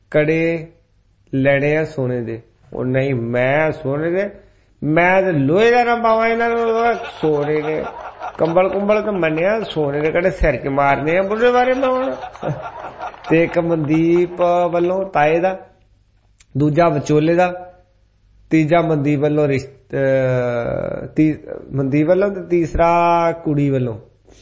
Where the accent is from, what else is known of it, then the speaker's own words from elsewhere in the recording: Giddarpindi, Punjab, India; ਮੇਰਾ ਪਿੰਡ ਹੈਗਾ ਗਿੱਦੜ ਪਿੰਡੀ, ਗਿੱਦੜ ਪਿੰਡੀ ਦਾ ਲਾਗੇ